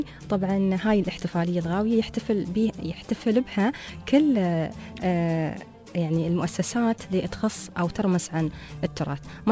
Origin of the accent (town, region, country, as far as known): United Arab Emirates